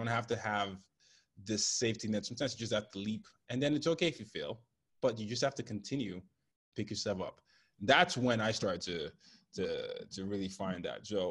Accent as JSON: {"language": "English", "country": "Nigeria", "said": "I'm Nigerian, so I'm not even African-American"}